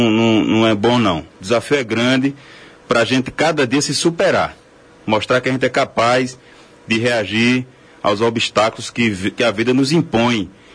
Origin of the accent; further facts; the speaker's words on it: Parnamirim, Pernambuco, Brazil; Parnamirim é a cidade da minha terra, a cidade do meu coração, né?